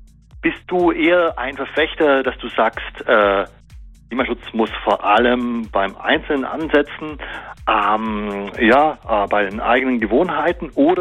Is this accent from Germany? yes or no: yes; Baden-Württemberg, Germany; jetzt kommen wir beide hier aus der Großmetropolregion, Autometropolregion Stuttgart